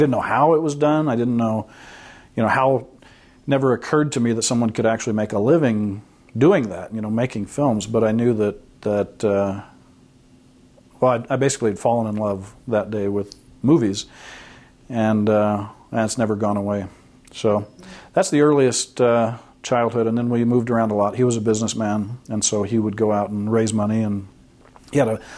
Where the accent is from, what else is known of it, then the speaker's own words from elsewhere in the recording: Chicago, Illinois, United States; born there; I was born in Chicago, Illinois, to a non-Mormon family